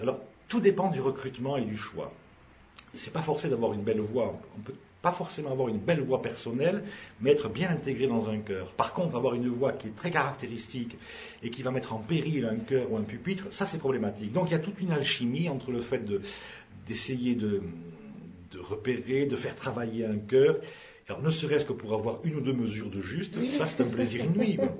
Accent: Tarbes, Occitanie, France; born there; Je suis né à Tarbes, donc il m'a amené dans des concerts à Tarbes qui étaient des concerts de musique classique puisqu'il aimait ça.

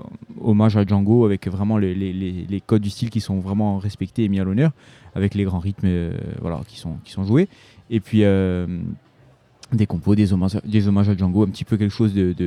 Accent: Bastia, Corsica, France; je suis originaire de Bastia

